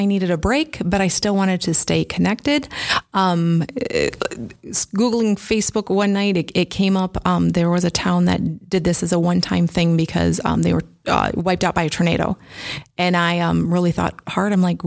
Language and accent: English; Clinton, Iowa, United States; I am from Clinton, Iowa. I've lived there most of my life.